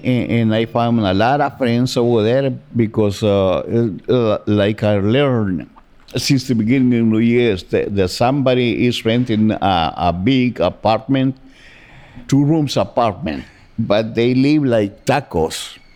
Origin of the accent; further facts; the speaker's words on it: San Salvador, El Salvador; English is a second language; moved away as an adult; I'm from El Salvador, from San Salvador.